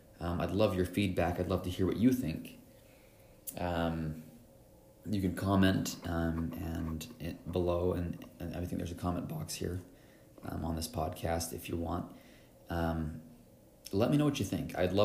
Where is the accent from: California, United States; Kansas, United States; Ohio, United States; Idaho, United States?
Idaho, United States; especially being an American boy raised in Idaho.